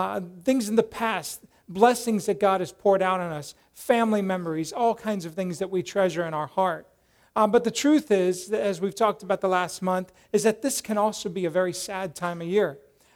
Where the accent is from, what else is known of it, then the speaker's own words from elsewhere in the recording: Colorado, United States; I grew up in Colorado, so, you know, that's real snow.